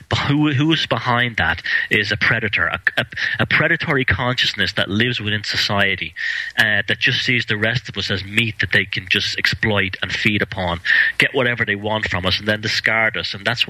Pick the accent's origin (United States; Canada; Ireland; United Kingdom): Ireland; Dublin, Leinster; I live here in Ireland. I grew up here in Ireland. I was born in Dublin, and I come from basically a music kind of background. I was I was like a 14-year-old punk rocker back in the late 70s.